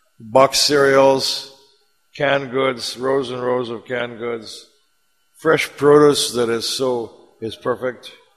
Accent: California, United States; I mean, I come from California, USA, for example, and millions and millions of gallons of oil they've pumped out of the ground, you know.

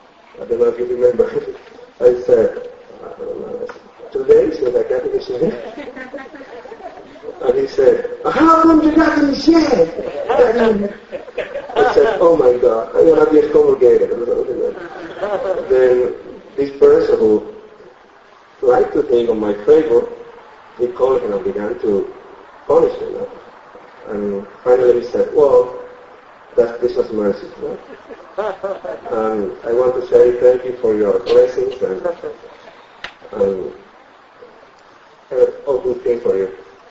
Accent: Cuba; I said, oh, where are you from? I said, I'm from Cuba. Oh, Cubano? Yeah, Cubano.

